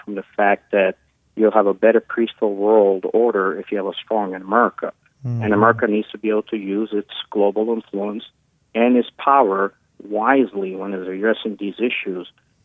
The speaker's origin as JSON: {"language": "English", "country": "United States", "said": "Look, as an American myself, I understand that Americans feel"}